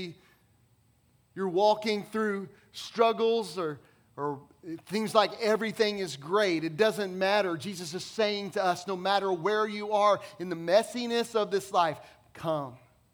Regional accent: Dallas, Texas, United States; I grew up in Dallas-Fort Worth, 1.5 hours away in Waco, Texas, is Baylor University.

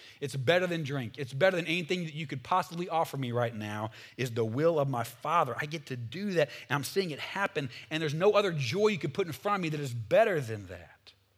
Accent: the South, United States; I grew up around the South in America, and I know who Jesus is

